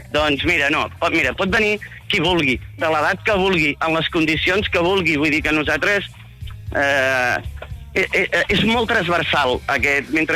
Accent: Girona, Catalonia, Spain; jo que sóc de Girona

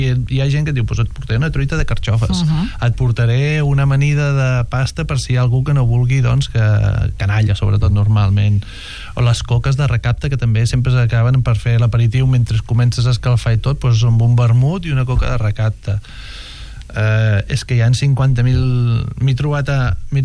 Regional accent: Catalonia, Spain; som de l'Alt Camp o tenim el restaurant

